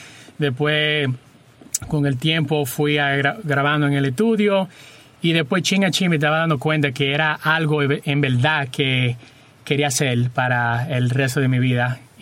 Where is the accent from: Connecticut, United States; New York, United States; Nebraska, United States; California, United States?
New York, United States; Me crié en Nueva York, pero siempre he tenido la tradición de mi gente dominicana. Viajo para la República Dominicana por lo menos una vez al año.